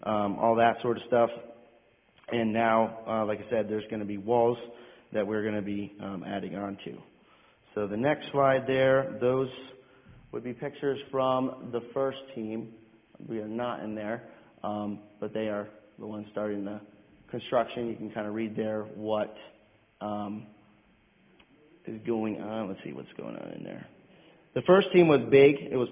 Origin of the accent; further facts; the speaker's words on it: Ulysses, Pennsylvania, United States; I'm from Ulysses, PA, so not too far away.